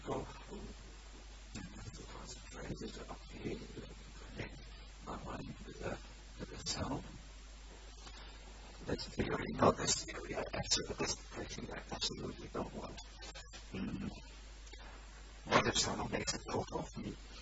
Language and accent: English; Germany; because he noted I'm from Germany and Germans are nervous or tense a little.